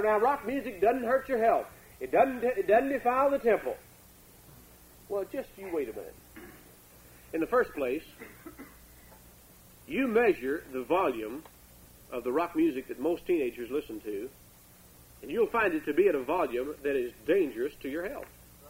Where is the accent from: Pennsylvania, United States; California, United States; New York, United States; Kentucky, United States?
Kentucky, United States; I mean, I was raised in Kentucky, and, you know, it was kind of like South Carolina. when I was a child. I mean, this is in the 50s.